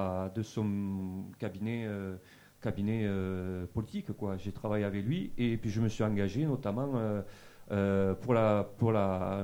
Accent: Bagnères-de-Bigorre, Occitanie, France; Moi, je viens de Bagnères de Bigorre, on a la Dour.

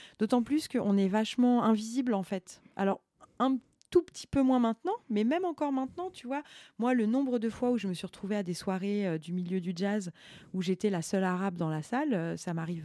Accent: Île-de-France, France; je suis née à Paris. Bon, j'ai pas grandi à Paris, j'ai grandi en banlieue, mais je suis née à Paris. Ma première langue, c'était le français.

